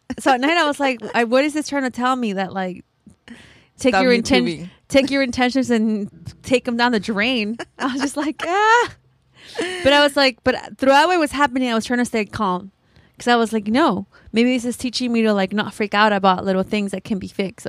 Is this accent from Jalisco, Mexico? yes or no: no; Oaxaca, Mexico; we grew up in Oaxaca, we used to visit our abuelita.